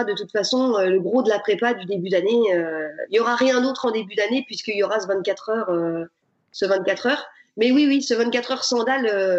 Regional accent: Bourgogne-Franche-Comté, France; Et puis moi, je suis originaire de Bourgogne et en fait, il y a un marathon à Chablis.

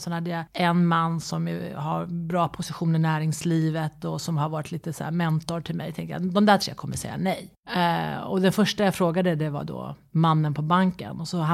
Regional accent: Sweden; Och sen som svensk då så öppnade jag alla fönsterluckor för jag ville ha in ljus.

